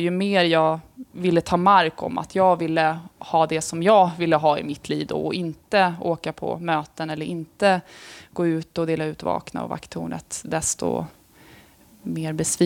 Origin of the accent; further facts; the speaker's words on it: Stockholm, Stockholm County, Sweden; also born or lived in Tullinge; Jag är från Stockholm, som ni hör. Jag bodde först i Tullinge, uppväxt med min mamma.